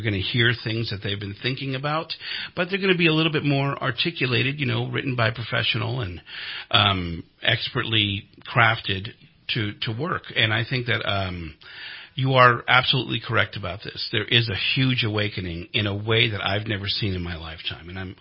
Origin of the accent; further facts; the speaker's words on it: Oakland, California, United States; I'm from the San Francisco Bay Area. I'm from Oakland.